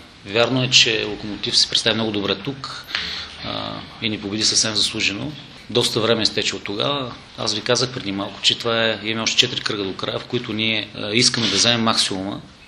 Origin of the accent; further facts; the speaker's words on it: Plovdiv, Plovdiv Province, Bulgaria; това е родния ми град и е нормално в родния ми град да се чувства